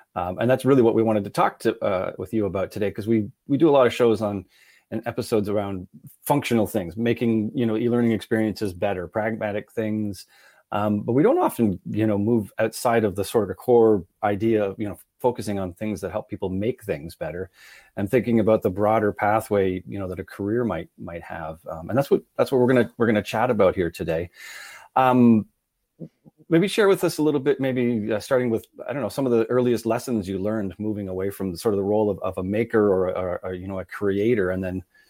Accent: Canada; Yeah, as a Canadian, I just don't even understand what those words that you just used.

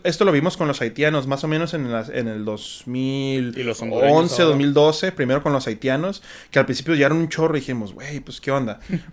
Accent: Tijuana, Baja California, Mexico; born there; yo nací aquí en Tijuana. Y nos hicieron la naturalización para hacernos americanos. Fue un pedote, güey. Un pedote Y mi mamá era americana.

